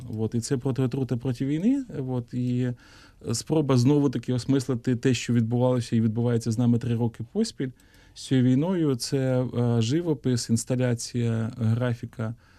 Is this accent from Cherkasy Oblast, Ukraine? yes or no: yes; Korsun, Cherkasy Oblast, Ukraine; а там замість Іловайська буде мій рідний Корсунь